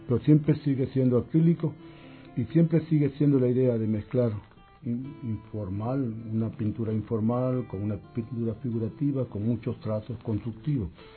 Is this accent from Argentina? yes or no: no; Trujillo, La Libertad, Peru; moved away as an adult; also born or lived in Paris; yo llegué allá de Trujillo a París sin hablar francés, sin tener plata.